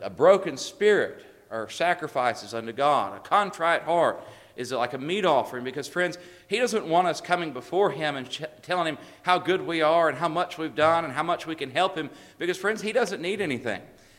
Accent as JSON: {"language": "English", "region": "Texas", "country": "United States", "said": "I know they wore sandals. I'm from Texas."}